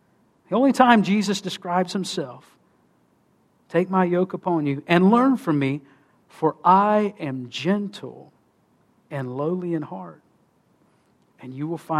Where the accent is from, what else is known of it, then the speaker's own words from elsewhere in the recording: Mississippi, United States; Now, I'm from Mississippi, and we have a phrase for that.